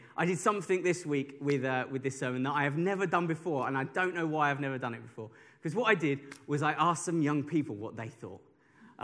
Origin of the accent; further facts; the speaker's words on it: Hornchurch, London, United Kingdom; growing up where I grew up in Hornchurch, you know, we lived on the outskirts of London.